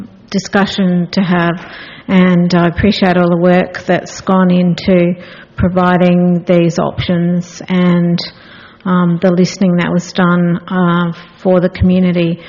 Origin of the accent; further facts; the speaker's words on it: Milang, South Australia, Australia; Goolwa does it on behalf of the whole of Alexandrina, so including Malang, which is my hometown, and the riverboat heritage there.